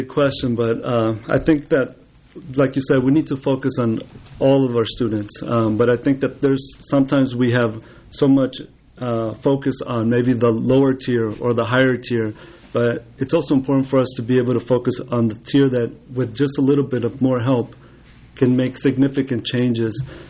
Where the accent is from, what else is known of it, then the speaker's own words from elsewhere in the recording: Nevada, United States; also born or lived in California; I'm originally from the West Coast, was born in California. My parents worked really hard to be able to buy the first home. However, it wasn't in California. It was in Nevada.